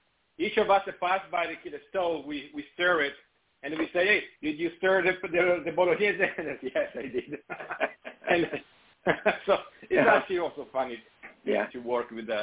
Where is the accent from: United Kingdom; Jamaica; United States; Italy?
Italy; Santa Margherita Ligure, Liguria; English is a second language; I'm from Santa Margherita Ligure, which is the city before Portofino in the Italian Riviera, outside of Genova.